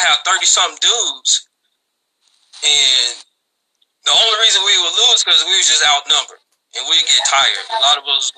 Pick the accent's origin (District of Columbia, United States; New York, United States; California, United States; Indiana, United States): Indiana, United States; Gary; The main reason my faith is so big is because of growing up in Gary.